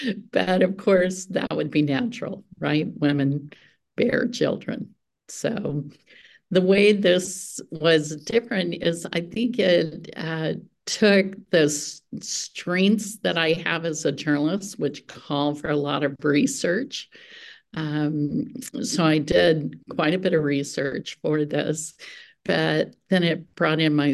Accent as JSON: {"language": "English", "region": "Appalachia", "country": "United States", "tie": "born or raised there", "said": "Well, I think that at least where I grew up in Appalachian in the South, there's this mysticism around the Supreme Court."}